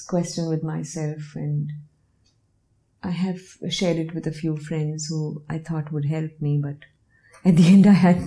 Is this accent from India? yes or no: yes; Mumbai, Maharashtra, India; growing up in Bombay helped every bit